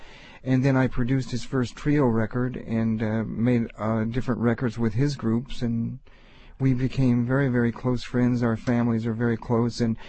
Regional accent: Missouri, United States; born there; So, I wasn't born in Cuba, I wasn't born in Mexico, I was born in Missouri

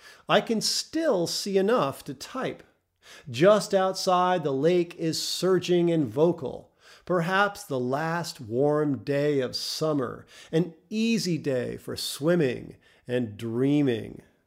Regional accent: New York, United States; born there; now in Michigan, United States; I chose to make my mortal debut in New York State and eventually settle in Michigan. And because I am an American

